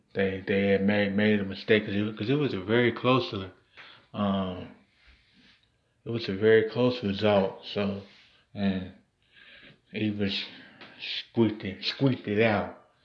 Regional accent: Ohio, United States; I think the only Midwest spot that we didn't take back was my home state, Ohio.

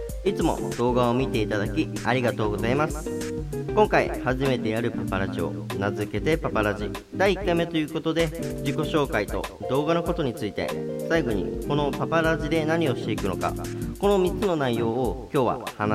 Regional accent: Kansai, Japan; 僕が関西、妻が関東の出身です。

